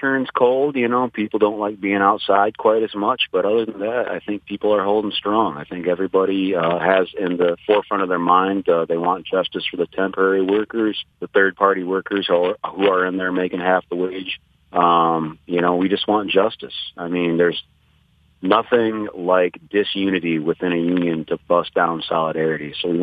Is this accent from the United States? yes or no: yes; Flint, Michigan, United States; You know, I grew up in Flint. I've been poor most of my life, and I can do it again if that's what it takes.